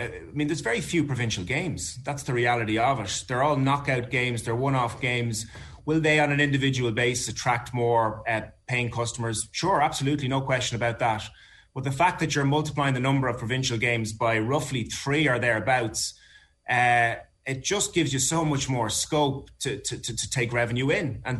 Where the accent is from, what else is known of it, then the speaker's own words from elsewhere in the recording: Leinster, Ireland; I'm from Meath